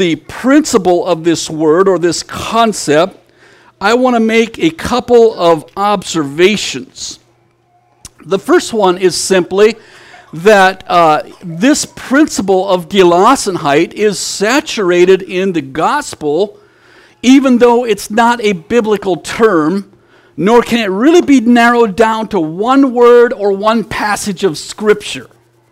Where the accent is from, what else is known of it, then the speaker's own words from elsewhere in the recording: United States; first language Pennsylvania Dutch; I do have the advantage of having had Pennsylvania Dutch as my mother tongue. And so even though it's quite different from German, it does give me maybe just a little slight edge to it.